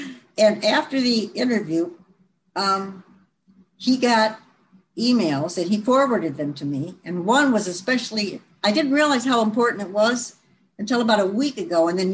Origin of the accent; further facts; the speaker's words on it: Novi, Michigan, United States; also born or lived in Detroit; Now, I was born in Detroit in 1949, but I grew up in the rural village of Novi, Michigan. I'm a country girl. I'm still a country girl.